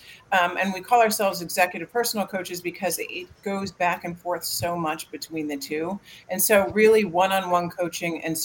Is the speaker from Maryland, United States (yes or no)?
yes; Towson, Maryland, United States; Hello from Maryland. I'm from Towson.